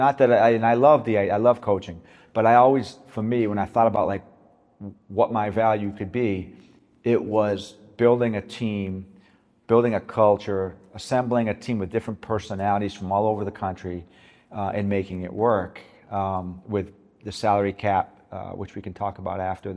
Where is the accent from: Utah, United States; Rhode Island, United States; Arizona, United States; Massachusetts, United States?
Massachusetts, United States; Well, I grew up a football fan. You know, I grew up in Massachusetts